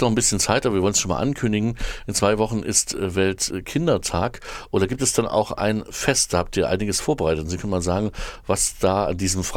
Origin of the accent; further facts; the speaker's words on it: Erfurt, Thuringia, Germany; Also ich frage jetzt so als Erfurter